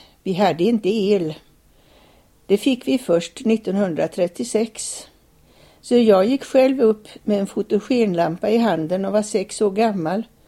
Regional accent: Limmared, Västra Götaland County, Sweden; born there; jag är född i Limmared. Och där var min pappa läkare.

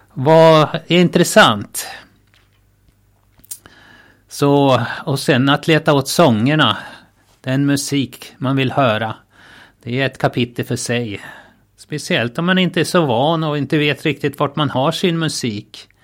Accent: Trappnäs, Jämtland County, Sweden; Ja, då ser ni den by, den plats där jag är född och uppväxt. En liten by med 4 gårdar som heter Trappnäs. Ligger i Åre kommun vid Storsjön.

